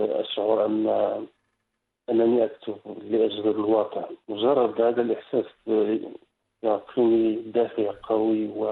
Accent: Morocco; now in Netherlands; أجنبي هنا في هولندا وأقول أنا مغربي،

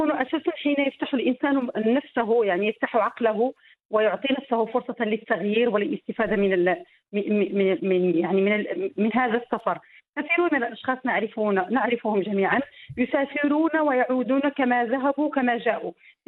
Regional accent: Morocco; أخبرتهم بأنني مجرد امرأة مغربية، لكنهم صعب عليهم استيعاب ذلك.

